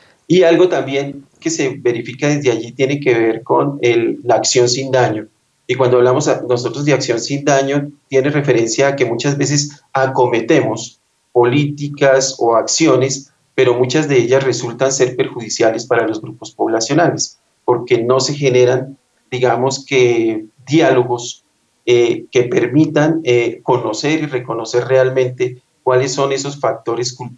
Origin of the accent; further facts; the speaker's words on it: Colombia; somos colombianos